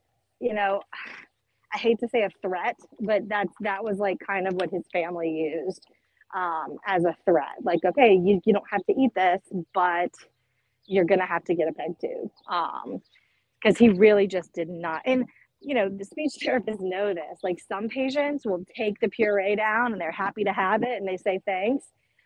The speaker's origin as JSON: {"language": "English", "region": "the South", "country": "United States", "said": "So I'm from the South, and I think he maybe was from South Louisiana too, but at the time we were both in Mississippi."}